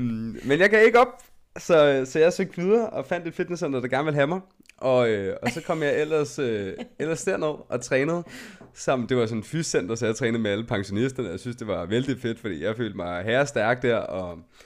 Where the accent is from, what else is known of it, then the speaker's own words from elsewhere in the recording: Gadevang, Capital Region of Denmark, Denmark; Jeg kommer op fra Nordsjælland af, op fra Hillerød, en lille by, der hedder Gadevang.